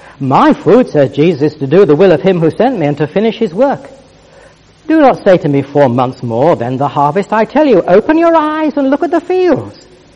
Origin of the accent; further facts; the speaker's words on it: Reigate, South East England, United Kingdom; I come from England, which was a good start. I said, well, tell me where in England. I said, I come from Reigate.